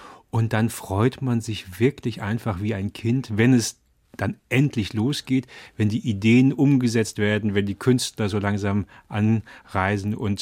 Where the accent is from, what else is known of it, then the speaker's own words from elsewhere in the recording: Mainz, Rhineland-Palatinate, Germany; born there; geboren wurde ich in Mainz als jüngster von 4 Brüdern. Dort, wo ich herkomme, sagt man zwar eher Hello, aber ganz ehrlich, das Moin liegt mir mehr